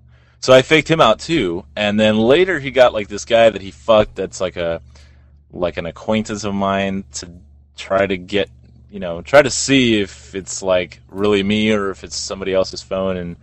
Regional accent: the South, United States; Man, I'm from the South.

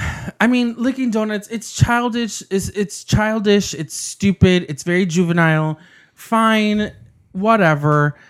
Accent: United States; And it's fine. I'm an American. I can do that.

